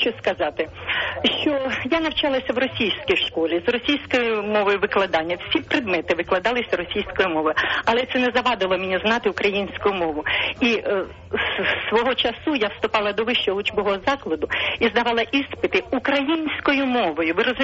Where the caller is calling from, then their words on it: Kherson Oblast, Ukraine; Я з Херсонської області.